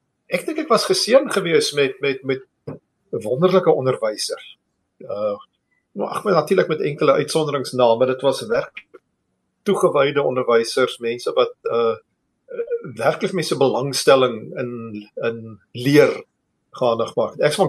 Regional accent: Pretoria, Gauteng, South Africa; ek is 'n gebore pretoriander. Ek is so 66, amper 67 jaar gelede in Pretoria gebore. Ek het daar in die Moot groot geword. Laar en hoërskool daar gegaan, 1975 gematrikuleer by die hoërskool Seer Swart.

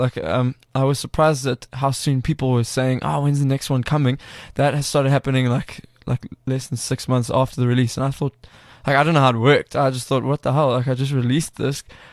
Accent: Cape Town, Western Cape, South Africa; I'm from Cape Town

